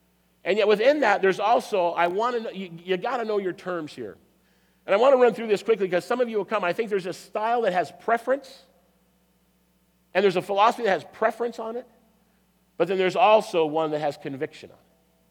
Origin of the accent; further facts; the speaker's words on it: California, United States; we grew up here in California